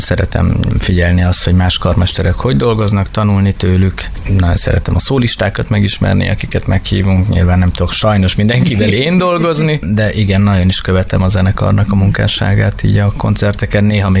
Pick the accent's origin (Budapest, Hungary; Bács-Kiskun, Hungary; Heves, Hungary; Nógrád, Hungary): Heves, Hungary; Hát ez Hevesen, ahol én felnőttem, ez egy ilyen ismeretlen dolog volt. Néhány zenész került ki csak a városunkból.